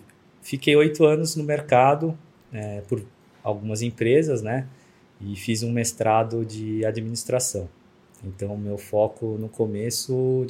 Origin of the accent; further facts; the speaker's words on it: São Paulo, Brazil; sou de São Paulo, capital, 42 anos, casado há 10 anos